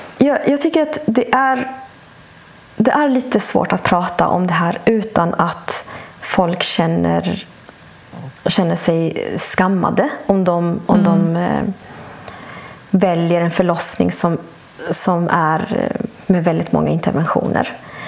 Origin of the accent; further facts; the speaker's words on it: Bolivia; det var några år efter att jag föddes, så flyttade vi utomlands. Då flyttade vi till mitt hemland Bolivia.